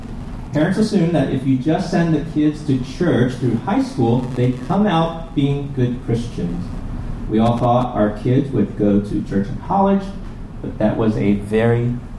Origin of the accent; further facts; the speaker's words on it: East Coast, United States; I'm not real familiar with California geography. I grew up on the East Coast.